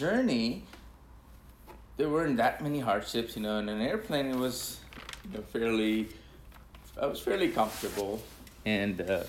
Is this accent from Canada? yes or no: no; New Delhi, Delhi, India; now in United States; I am from New Delhi, India, where I was born, and I came to US in 1991. I landed in Atlanta, Georgia, where we had some family friends.